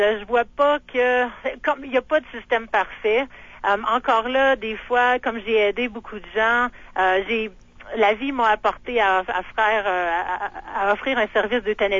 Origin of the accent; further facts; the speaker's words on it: Quebec, Canada; Bon, je viens d'Abitibi